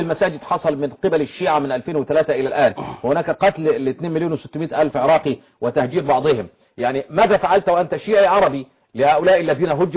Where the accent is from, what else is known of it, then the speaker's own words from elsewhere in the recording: Egypt; وانا كمصري